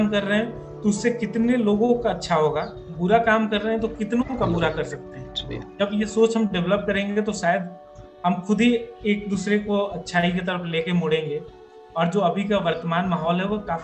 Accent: Bihar, India; हमारे यहाँ बिहार में पब्लिसिटी का थोड़ा सा उल्टा रोल हो जाता है

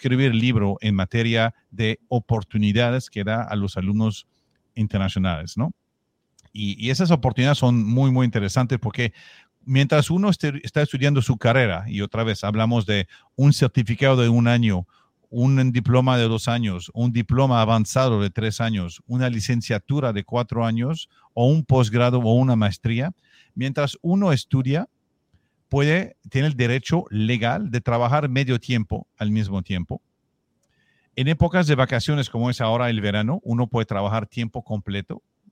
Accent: Quebec City, Quebec, Canada; first language French; Spanish is a second language; now in Mexico; Soy de Quebec, sí. Soy de la ciudad de Quebec y estudié en Montreal, en la universidad. Entonces, llegué a México

